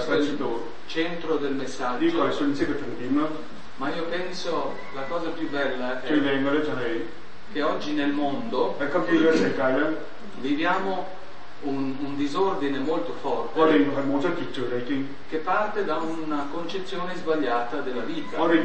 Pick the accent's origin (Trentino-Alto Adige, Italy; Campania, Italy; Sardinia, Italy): Trentino-Alto Adige, Italy; Bolzano; io sono di Bolzano, nord Italia.